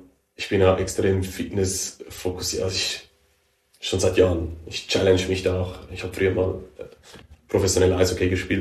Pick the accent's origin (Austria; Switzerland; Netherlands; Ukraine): Switzerland; ich bin Schweizer, deutsche Autobahn, kann ich mal ein bisschen schneller fahren, oder?